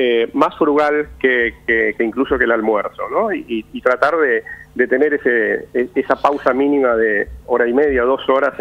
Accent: Buenos Aires, Argentina; No, yo soy de Ciudad de Buenos Aires

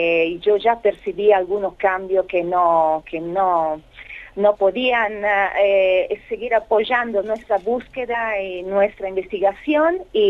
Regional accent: Milan, Lombardy, Italy; born there; Spanish is a second language; Sí, Hugo, yo soy italiana. Bueno, nací en Milano

